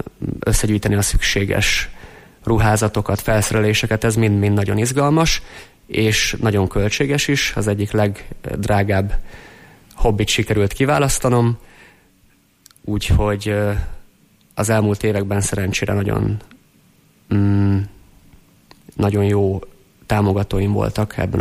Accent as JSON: {"language": "Hungarian", "country": "Hungary", "said": "Első magyarként sikerült megmászni, úgyhogy erre büszke vagyok, és hát óriási kaland volt."}